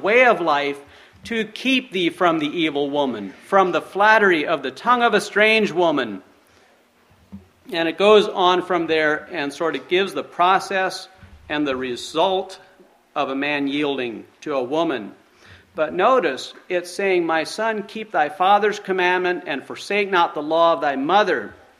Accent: Ohio, United States; I grew up in Ohio, and I frequently enjoyed taking walks out into the woods to observe nature, especially bird watching.

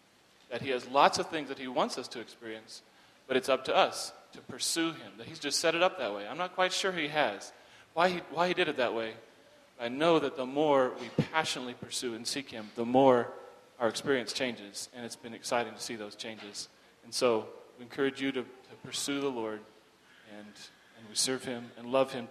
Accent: Kansas, United States; But we are very, very glad to say that we grew up in Kansas. We love the community. We love the people.

